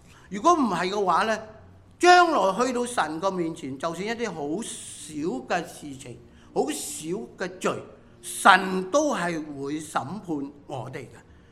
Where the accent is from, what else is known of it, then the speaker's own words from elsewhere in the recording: China; 人際關係非常重要、我們中國人、很明白、正只要有關係什麼都沒有關係。